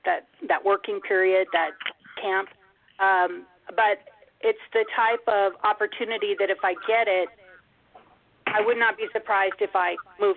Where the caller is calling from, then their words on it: Nebraska, United States; You have to go west. It's Nebraska.